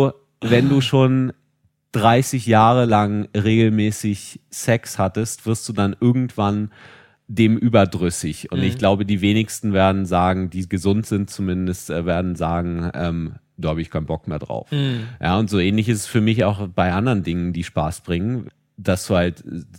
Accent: Kiel, Schleswig-Holstein, Germany; born there; was für mich kommt gebürtig aus Kiel, immer so ein tolles Gefühl hervorweckt, ist, wenn ich dieses Geräusch von Meeresrauschen höre.

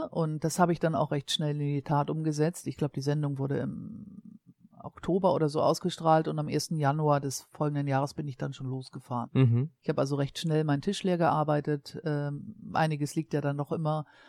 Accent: Hamburg, Germany

